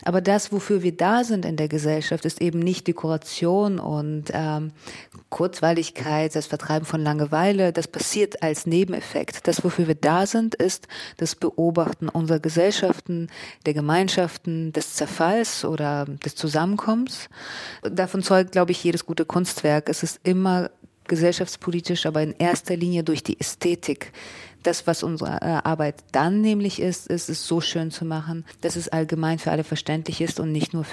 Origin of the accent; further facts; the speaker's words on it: Russia; first language ru; German is a second language; intensiv mit dem Russischen beschäftigt und ich habe ein sehr zwiespältiges, schwieriges Verhältnis zu meiner Muttersprache, aber ich liebe sie sehr